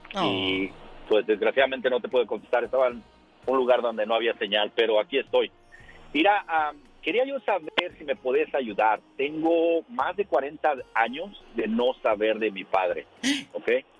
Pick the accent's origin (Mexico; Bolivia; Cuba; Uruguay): Mexico; Mexico City; also born or lived in Tabasco; salimos de Tabasco a la Ciudad de México.